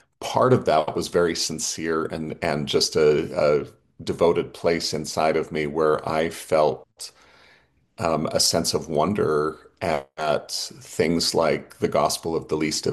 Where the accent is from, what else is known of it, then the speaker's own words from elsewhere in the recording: Utah, United States; born there; I was born in the Salt Lake area to a what I think of as a devout Latter-day Saint family